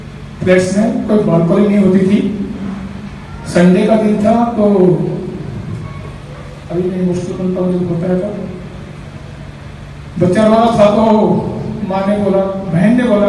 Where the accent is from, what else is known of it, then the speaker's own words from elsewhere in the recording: Rajasthan, India; मैं, हम लोग मारवाड़ी हैं और मारवाड़ियों में नॉर्मली भाषा होती है कि पटक से